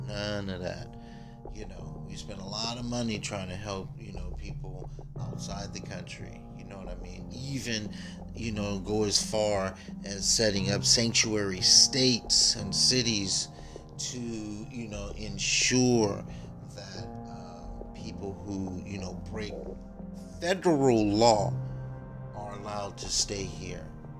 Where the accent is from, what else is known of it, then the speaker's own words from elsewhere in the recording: Jamaica; I'm Jamaican. I'm not a black man from here. I'm Jamaican.